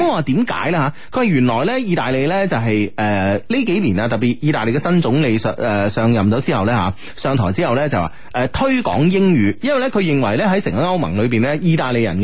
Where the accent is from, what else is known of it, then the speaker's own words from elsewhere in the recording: Guangzhou, Guangdong, China; 咁我哋广州嘅经常有句说话